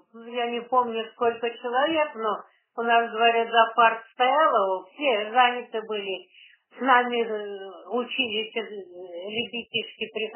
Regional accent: Pushkari, Novosibirsk Oblast, Russia; born there; Я родилась в Новосибирской области, Ордынский район, село Пушкари.

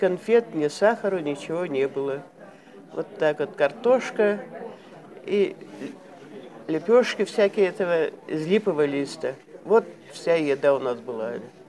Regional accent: Toshkino, Kirov Oblast, Russia; born there; Родилась я в Кировской области, в деревне Тошкино.

